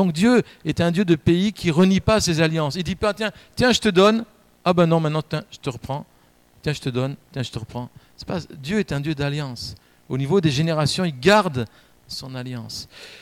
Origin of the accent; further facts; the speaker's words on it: Grand Est, France; on a dit, en tant qu'alsacien, on a un double héritage.